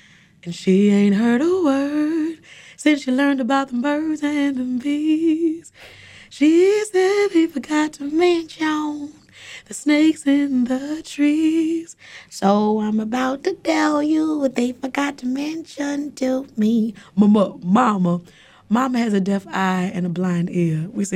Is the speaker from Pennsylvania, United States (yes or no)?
no; New Orleans, Louisiana, United States; I mean, I grew up in New Orleans in the 8th Ward, and I grew up on Music Street, 8th Ward.